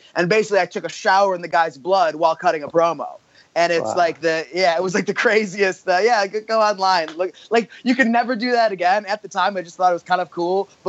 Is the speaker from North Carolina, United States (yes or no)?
no; Michigan, United States; So Alex Shelley and I, we paired up. We're both from Michigan, and we paired up and we started traveling together